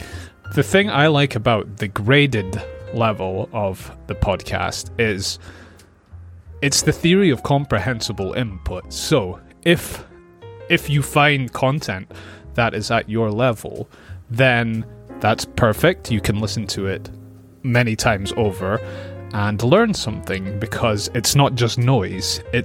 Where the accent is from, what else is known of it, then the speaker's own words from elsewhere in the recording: Scotland, United Kingdom; accent: Scottish; technically speaking, I have a British English accent, but because I'm from Scotland, I have more of a Scottish accent, but my accent is quite mixed